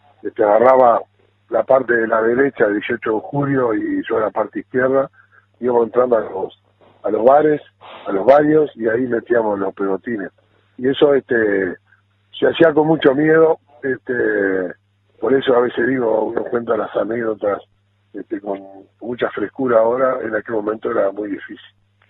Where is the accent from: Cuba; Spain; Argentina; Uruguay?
Uruguay; Mirá, para mí significa, como muchos uruguayos orientales que estuvimos luchando en la dictadura